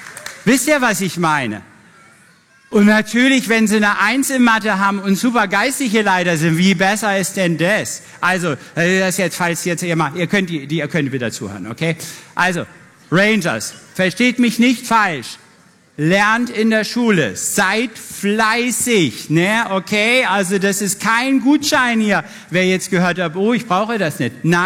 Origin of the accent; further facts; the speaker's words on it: Singapore; Okay, ich komme aus Singapur.